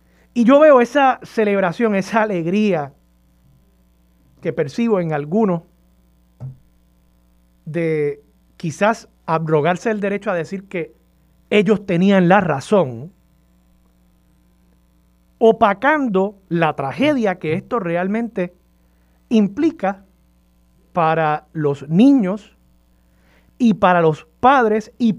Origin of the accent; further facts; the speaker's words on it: Levittown, Puerto Rico; Levittown, sí. Mi pueblo natal. Y yo sé que Levittown está en Toa Baja, pero ustedes saben que la gente de Levittown nos creemos que Levittown es pueblo. Así que, sí, natal de Levittown.